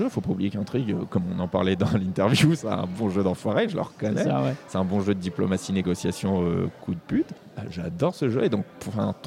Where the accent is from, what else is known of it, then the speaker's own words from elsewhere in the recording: Île-de-France, France; Moi, je suis de la banlieue parisienne.